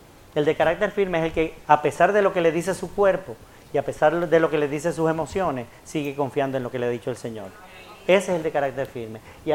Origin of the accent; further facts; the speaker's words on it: Dominican Republic; moved away; Cuando nos fuimos de aquí, de República Dominicana, yo ese día decidí ingresar a mi mamá, que estaba muy enferma.